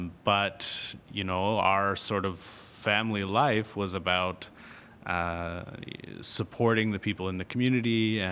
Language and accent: English; Upper Musquodoboit, Nova Scotia, Canada; now in Montreal, Canada; Sure, I grew up in Nova Scotia. in a very small place called Upper Muscadabit with about 400 people.